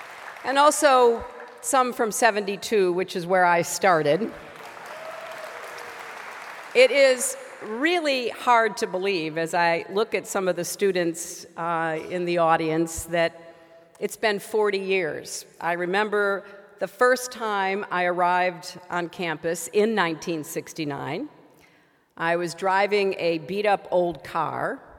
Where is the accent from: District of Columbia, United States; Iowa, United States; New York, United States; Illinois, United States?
Illinois, United States; I grew up outside of Chicago.